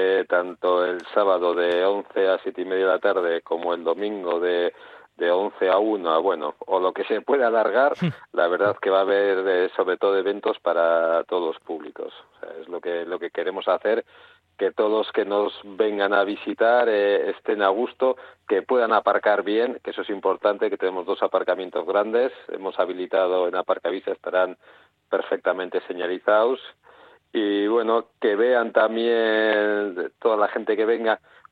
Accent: Zierbena, Basque Country, Spain; aparte de los que somos de Ciervena, viene muchísima gente de fuera

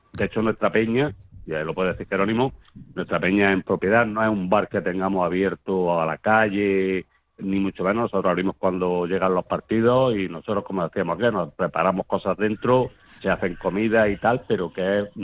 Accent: Almería, Andalusia, Spain; now in El Ejido, Spain; Vamos, yo concretamente, que soy almeriense, pero bueno, llevo en el Ejido por motivos de trabajo y viviendo desde el año 81

